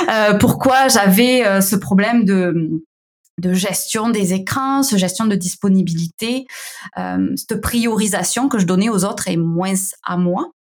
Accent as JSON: {"language": "French", "region": "Southern France", "country": "France", "accent": "southern French", "lives_now": "Quebec, Canada", "said": "Vous l'entendez, j'ai un petit accent du sud de la France."}